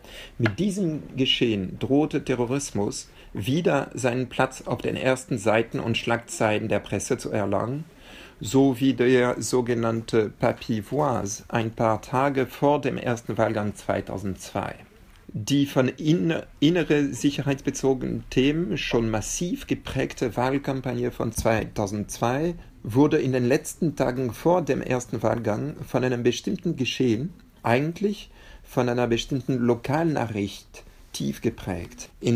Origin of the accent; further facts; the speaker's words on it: France; now in Berlin, Germany; Ich komme ursprünglich aus Frankreich. Ich bin zurzeit in Berlin